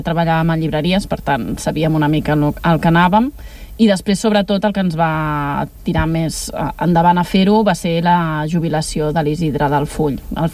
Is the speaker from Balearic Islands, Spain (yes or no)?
no; Badalona, Catalonia, Spain; Doncs el motiu principal és perquè som de Badalona.